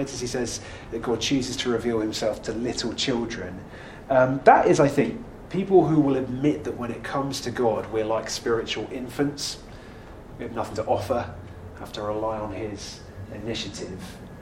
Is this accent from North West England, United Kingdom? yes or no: no; Cambridge, East of England, United Kingdom; I grew up in Cambridge.